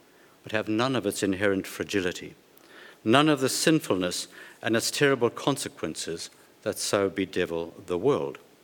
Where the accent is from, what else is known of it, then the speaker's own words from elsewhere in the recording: Australia; it may be that we begin to appreciate the blessings and privileges of being Australian.